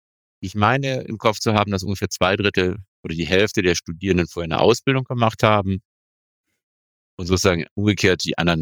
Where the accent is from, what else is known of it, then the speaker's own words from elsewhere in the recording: Jülich, North Rhine-Westphalia, Germany; Ja, ich bin ein Kind dieser Region. Ich bin in Jülich aufgewachsen.